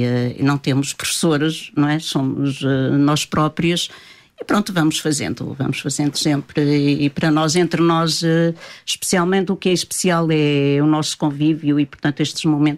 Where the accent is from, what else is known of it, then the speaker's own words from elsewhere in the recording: Fráguas, Centro, Portugal; Nós somos de Fráguas, do Conselho de Vila Nova de Paiva, do Distrito de Viseu.